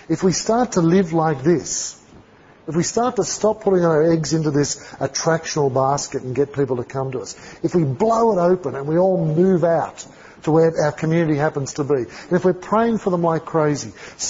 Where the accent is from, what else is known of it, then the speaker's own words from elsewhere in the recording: Sydney, New South Wales, Australia; Mate, I mean, I come from Sydney.